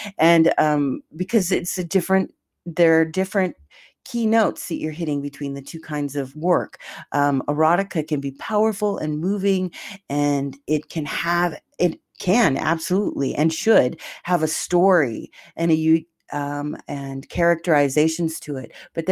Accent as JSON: {"language": "English", "town": "Portland", "country": "United States", "tie": "born or raised there", "said": "It's from my hometown in Portland."}